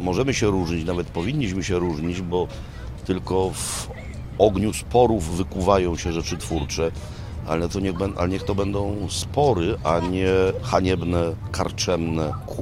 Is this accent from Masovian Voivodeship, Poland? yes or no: no; Kraków, Lesser Poland, Poland; jestem z Krakowa